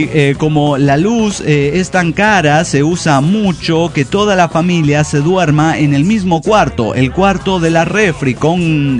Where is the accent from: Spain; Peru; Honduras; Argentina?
Peru; Piura; de Piura, Perú.